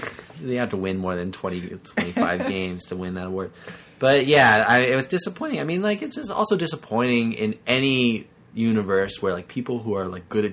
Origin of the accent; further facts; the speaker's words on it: West Coast, United States; Well, I mean, I'm from the West Coast, so, and I love Nash